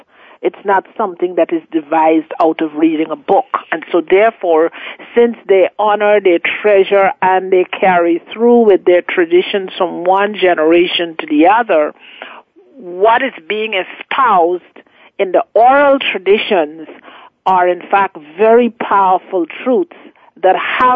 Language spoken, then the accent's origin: English; Guyana; I'm from Guyana, South America